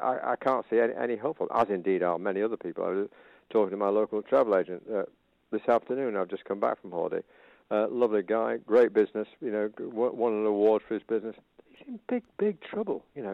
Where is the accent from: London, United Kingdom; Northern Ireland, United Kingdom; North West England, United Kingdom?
North West England, United Kingdom; Oldham; I was born and bred in Oldham.